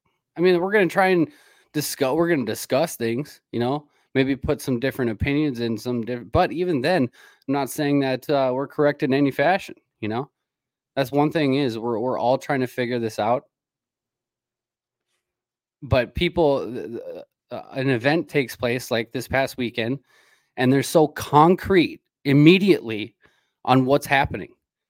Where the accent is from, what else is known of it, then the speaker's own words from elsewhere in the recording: United States; I'm not Jewish. I'm not anything. I'm American and I'm pro-Jesus.